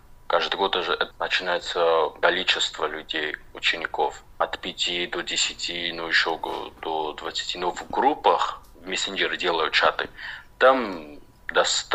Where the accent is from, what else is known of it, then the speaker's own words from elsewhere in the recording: Vilda, South Ossetia, Georgia; moved away as an adult; also born or lived in Tskhinvali; После моего рождения мы проживали в село Вилда.